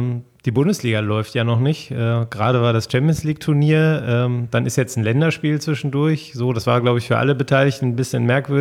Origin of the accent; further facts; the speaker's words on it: Essen, North Rhine-Westphalia, Germany; now in Fröndenberg, Germany; ich komme ja gebürtig aus Essen eigentlich, bin dann durch meine Frau dann letztlich nach Fröndenberg gezogen